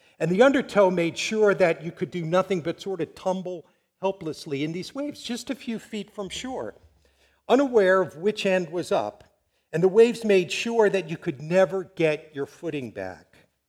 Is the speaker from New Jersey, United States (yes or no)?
no; Long Island, New York, United States; And I grew up in Long Island.